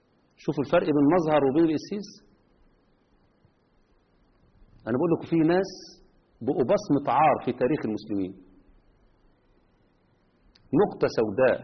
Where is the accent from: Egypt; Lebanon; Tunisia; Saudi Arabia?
Egypt; وخصوصا عندنا في مصر